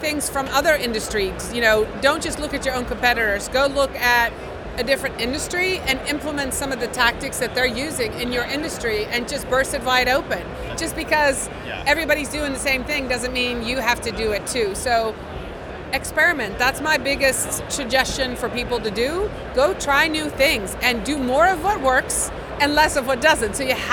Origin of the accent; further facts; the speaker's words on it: Netherlands; I'm from the Netherlands.